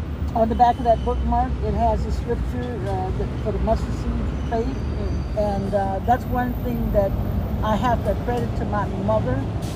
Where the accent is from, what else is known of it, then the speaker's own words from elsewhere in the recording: Mississippi, United States; Growing up in Mississippi in the 60s, it was a very challenging time.